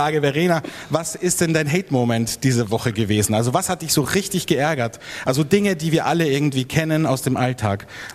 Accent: Burgenland, Austria; Hier in dem Fall ist es Pinot Noir, also eine Rotweinsorte, die vor allem bei uns im Burgenland sehr verbreitet ist.

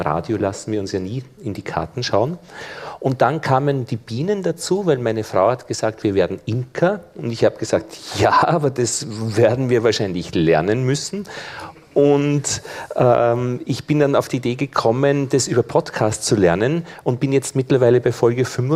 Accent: Vienna, Austria; ich komme aus Wien

